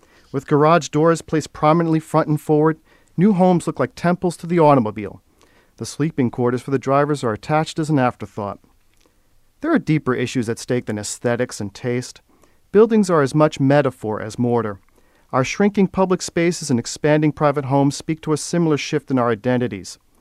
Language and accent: English; Winchester, Massachusetts, United States; A few years ago, my hometown of Winchester, Massachusetts, had to either demolish or restore its crumbling town hall.